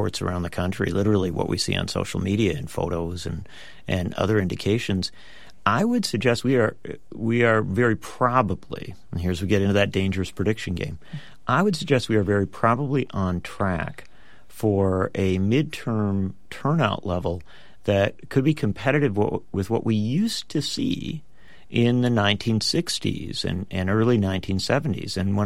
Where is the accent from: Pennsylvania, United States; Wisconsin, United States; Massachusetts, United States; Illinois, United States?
Wisconsin, United States; In my home state of Wisconsin, the turnout of the 18 to 29s looks to be headed toward record levels